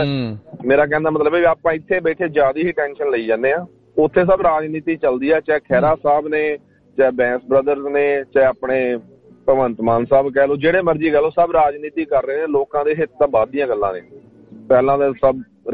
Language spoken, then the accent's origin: Punjabi; Hamjapur, Haryana, India; ਸਾਡਾ ਪਿੰਡ ਦਾ ਜਿਹੜਾ ਹਮਜਾਪੁਰ ਤੁਹਾਨੂੰ ਪਤਾ ਆਪਣਾ ਰੱਤੀਆ ਫਤਿਹਾਬਾਦ ਰੋਡ ਤੇ ਆ ਮੇਨ ਪਿੰਡ